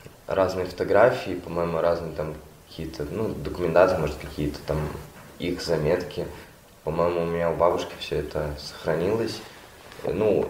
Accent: Belarus; Из Беларуси.

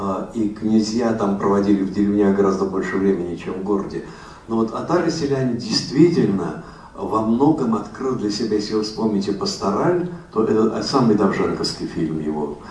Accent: Russia; она, вдруг узнавши, что я из России, сказала

